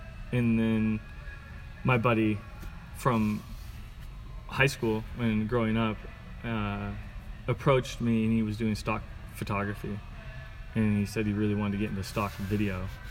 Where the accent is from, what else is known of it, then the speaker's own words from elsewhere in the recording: Portland, Oregon, United States; One of my hometown team, Portland Timbers, went to a professional level